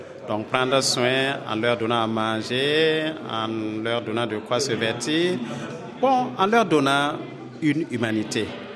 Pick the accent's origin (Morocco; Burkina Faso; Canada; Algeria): Burkina Faso; Chez nous, au Burkina, on peut dire qu'il y a un certain nombre.